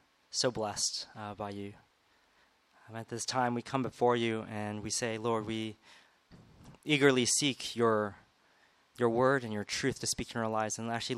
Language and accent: English; Monterey Park, California, United States; I'm originally from the United States of America, so I sound like this not just because I watch a lot of TV, but I actually was born learning how to speak this language. I'm from Los Angeles, from a small place in Los Angeles called Monterey Park